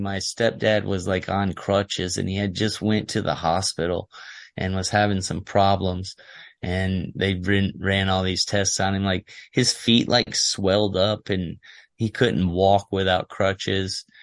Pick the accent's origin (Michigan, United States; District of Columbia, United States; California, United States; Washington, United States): Michigan, United States; also born or lived in Louisiana; I was born in Michigan. And then I think around 3 months old or 6 months old or something like that, we moved to Louisiana. And then we stayed in Louisiana till I was like 8 and we moved back to Michigan. And then we stayed in Michigan till I was 16 and then we moved back to Louisiana